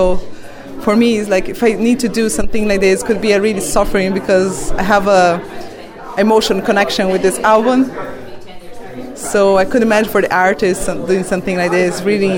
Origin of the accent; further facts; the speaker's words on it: Brazil; I'm from Brazil